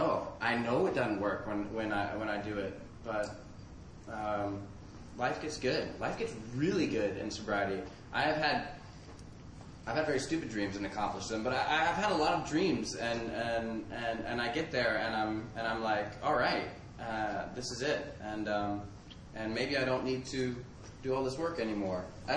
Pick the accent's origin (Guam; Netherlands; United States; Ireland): Netherlands; Utrecht; I'm an alcoholic from Utrecht, the Netherlands.